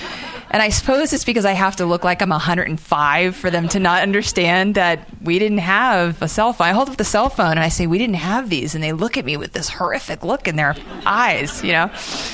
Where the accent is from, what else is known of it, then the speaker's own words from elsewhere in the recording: Virginia, United States; I'm a girl from Virginia. I do a lot of hiking in the Shenandoah.